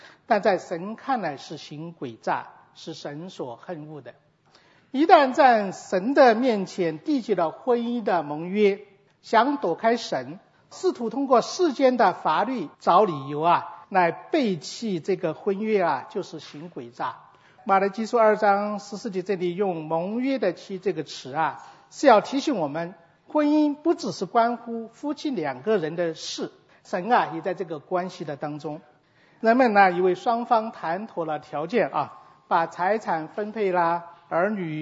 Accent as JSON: {"language": "Chinese", "country": "China", "said": "而我们从中国来的，都是在民政局登记，然后领的结婚证"}